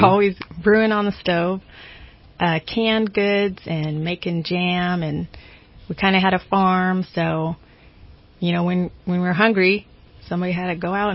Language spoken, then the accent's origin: English; Cottonwood, United States; I was born in Cottonwood. Yes, I realize there's no hospitals there, but a next-door neighbor delivered me for $100. So that's my roots, Cottonwood.